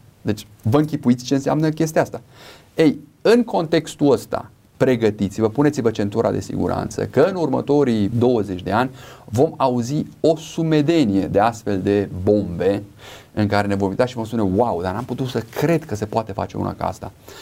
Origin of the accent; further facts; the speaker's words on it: Romania; noi ca români creștini